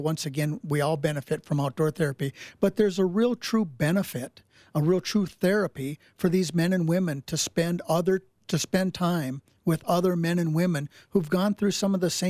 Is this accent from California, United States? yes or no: no; Minnesota, United States; I grew up in Minnesota hunting and fishing and spending the winters snow skiing on the hills up there, water skiing on the Mississippi River